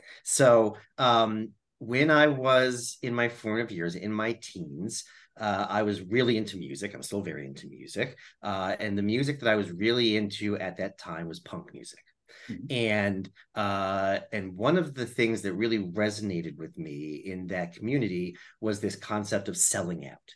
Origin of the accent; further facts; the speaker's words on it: Washington, District of Columbia, United States; So, I grew up in the Washington, D.C. area, went to University of Maryland